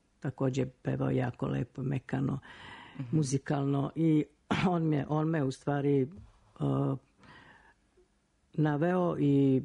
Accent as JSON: {"language": "Serbian", "region": "Podgorica", "country": "Montenegro", "tie": "born or raised there", "said": "Moje detinjstvo u Podgorici, tadašnjem Titogradu. Imala sam 13 godina i učenica osnovne škole."}